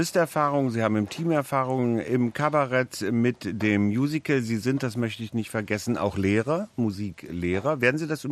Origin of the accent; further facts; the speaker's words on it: Berlin, Germany; für mich als Berliner, der das Rheinland liebt